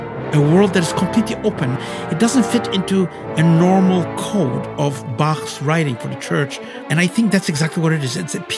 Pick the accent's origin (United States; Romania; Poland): Poland; now in Israel; I grew up in Poland. My parents were survivors of the Holocaust.